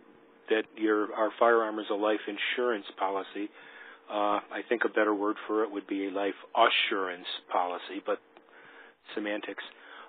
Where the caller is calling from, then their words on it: Illinois, United States; I'm calling from Illinois.